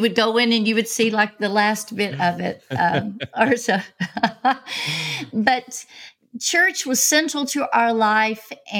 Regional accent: Texas, United States; Yeah, I'm a Texas girl, born and raised.

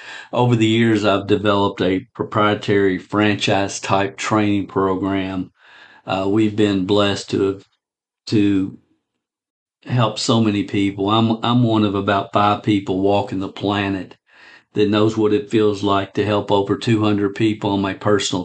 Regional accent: Kentucky, United States; I'm originally from Kentucky.

